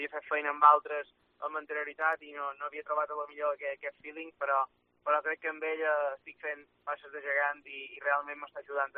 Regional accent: Balearic Islands, Spain; perquè jo com a mallorquí, com a tenista

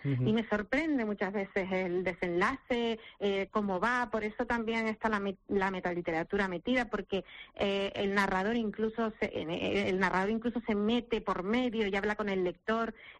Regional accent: Canary Islands, Spain; promocionarlo en mi tierra, porque yo era más conocida fuera del territorio canario que en Canarias.

